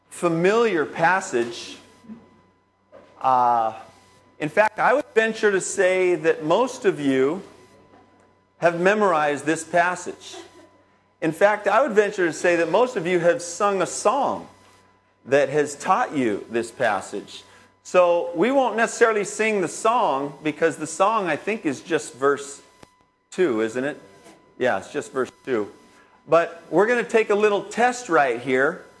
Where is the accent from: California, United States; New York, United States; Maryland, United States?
California, United States; And I'm an avid local sports fan, and I'm from the Southern California area.